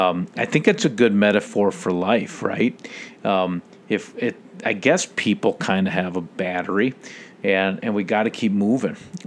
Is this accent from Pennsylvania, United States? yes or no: no; Edina, Minnesota, United States; I grew up in Edina and this is the epicenter.